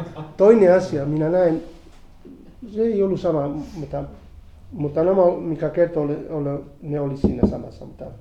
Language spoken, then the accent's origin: Finnish; Spain; Finnish is a second language; Siellä oli venäläisiä, ja minä olin espanjalainen